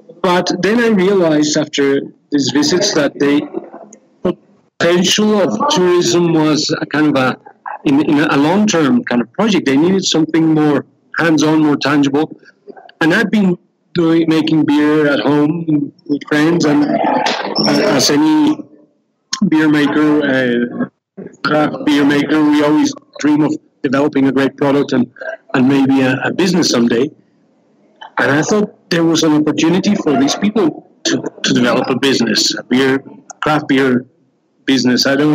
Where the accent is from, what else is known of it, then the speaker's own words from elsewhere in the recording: Colombia; English is a second language; also born or lived in Europe; I'm Colombian Irish, and I had the opportunity to leave the country, and I stayed in Europe for about 10 years.